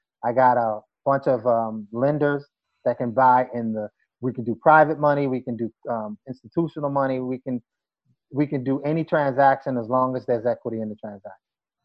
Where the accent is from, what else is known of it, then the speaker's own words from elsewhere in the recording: Bushwick, New York, United States; But I was born and raised in Bushwick, but Bed-Stuy, my formative years have been here.